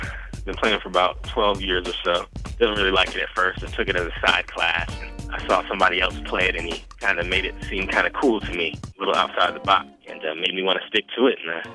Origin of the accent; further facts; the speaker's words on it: United States; I'm from the South, Carolina boy, born and raised.